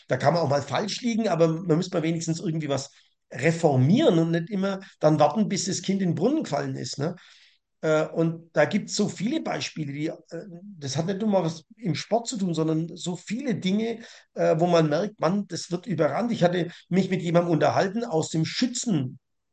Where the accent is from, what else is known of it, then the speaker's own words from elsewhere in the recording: Rothenburg, Bavaria, Germany; born there; Also ich bin zwar ein gebürtiger Rodenburger, habe aber nie mitgemacht